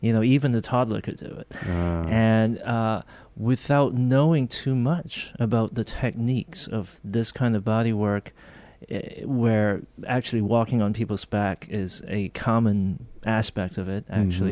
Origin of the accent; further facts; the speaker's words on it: Hong Kong; moved away; So we grew up in Hong Kong, and that was another thing that I think added to the environmental influence.